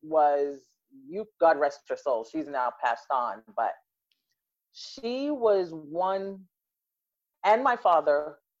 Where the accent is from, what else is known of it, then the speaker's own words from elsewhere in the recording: New York City, New York, United States; I noticed it growing up in Bay Ridge, going to junior high school.